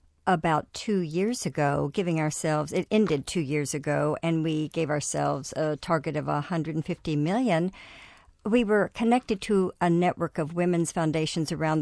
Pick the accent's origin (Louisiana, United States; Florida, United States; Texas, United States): Texas, United States; Dallas; I was raised in Dallas, Texas, into an oil family.